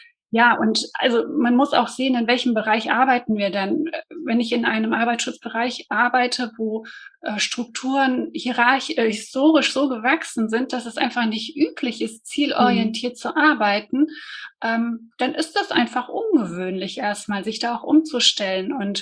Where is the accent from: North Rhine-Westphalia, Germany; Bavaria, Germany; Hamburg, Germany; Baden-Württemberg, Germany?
North Rhine-Westphalia, Germany; Bonn; ich komme aus Bonn. Ich wohne in dem kleinen, beschaulichen Bonn. Nicht zu groß, nicht zu klein. Ich fühle mich hier auch sehr wohl.